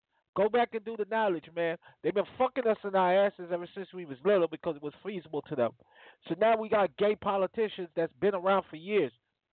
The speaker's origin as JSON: {"language": "English", "region": "West Coast", "country": "United States", "said": "West Coast, you know what I'm saying? I'm from the West Coast."}